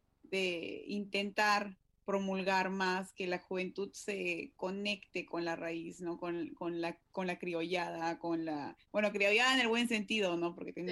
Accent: Peru; a pesar de que yo vivo ahora en otro país, yo soy peruana y moriré peruana por siempre

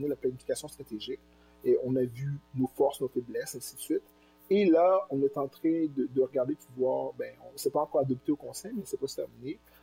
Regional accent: Granby, Quebec, Canada; Moi, parce que je viens de Granby, je viens d'une ville qui avait à l'époque 95% de population blanc francophone.

